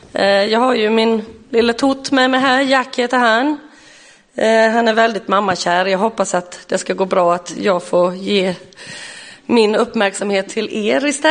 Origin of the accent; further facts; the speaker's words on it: Jönköping, Jönköping County, Sweden; moved away as an adult; now in Vaggeryd, Sweden; Jag är uppvuxen i Jönköping och flyttade hit som 24-åring. Och jag har bott i kommunen i 24 år. Då är det lätt att räkna ut att jag har nått 48-strecket. Trebarnsmor.